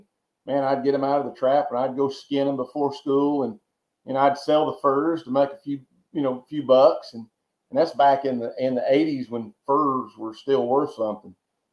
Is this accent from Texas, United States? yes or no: yes; Texas, United States; When we lived in growing up in Texas, and he'd come down with something new all the time.